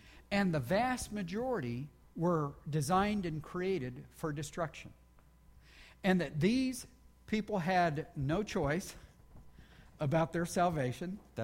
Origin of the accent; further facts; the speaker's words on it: Texas, United States; also born or lived in Chicago; I grew up in Chicago. Well, I didn't grow up in Chicago. I grew up in Texas, where people are supposed to grow up. But I lived in Chicago for quite a few years.